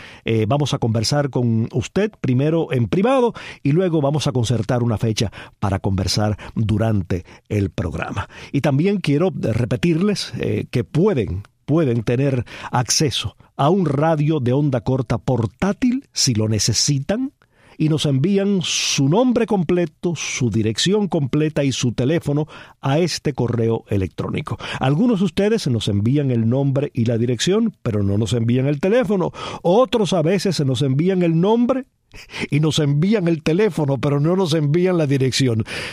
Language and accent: Spanish; Palma Soriano, Santiago de Cuba, Cuba; pero fue sepultado allá en su pueblo natal, en mi pueblo, en Palma Soriano.